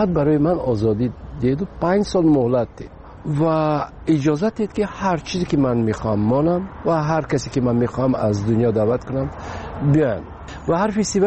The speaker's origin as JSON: {"language": "Persian", "country": "Tajikistan", "said": "من بیشتر میخواستم که به وطنم خدمت کنم، به تئاتر تاجیکستان."}